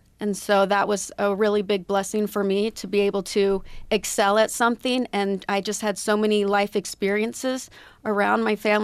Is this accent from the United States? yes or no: yes; Skaneateles, New York, United States; also born or lived in Utah; I grew up partly in Utah, partly in Skaneateles, mm-hmm, New York.